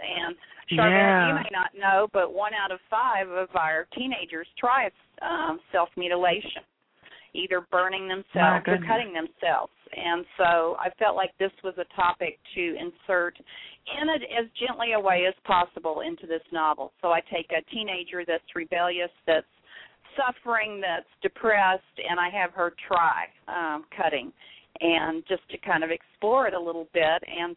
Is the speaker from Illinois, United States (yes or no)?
yes; Normal, Illinois, United States; I just had one at Barnes & Noble in Bloomington, Normal, Illinois, which is Normal is my hometown, this past weekend